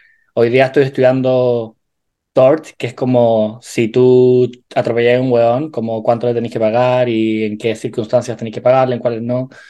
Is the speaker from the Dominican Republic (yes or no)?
yes; Dominican Republic; yo cuando crecí en la República Dominicana, allá nunca